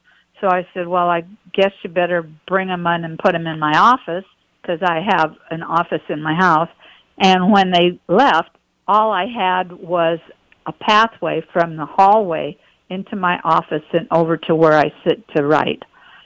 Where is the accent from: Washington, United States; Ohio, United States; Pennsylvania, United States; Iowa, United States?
Iowa, United States; Webster City; I grew up in Webster City, and I'm an only child. So every year my parents and I drove down from Webster City to Des Moines to go to the state fair for 1 day, and then we drove back to Webster City.